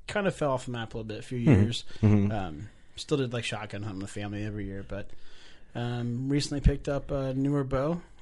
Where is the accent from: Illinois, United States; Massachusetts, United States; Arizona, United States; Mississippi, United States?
Illinois, United States; Lux; from Lux, Illinois.